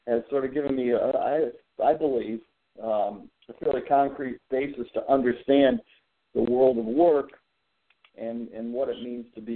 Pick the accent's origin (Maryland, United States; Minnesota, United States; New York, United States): New York, United States; I grew up in New York State and ended up in Albany around 1974.